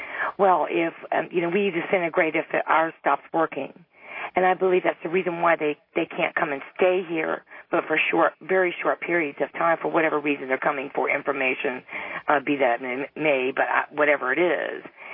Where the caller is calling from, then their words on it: St. Augustine, Florida, United States; I'm calling from St. Augustine, Florida.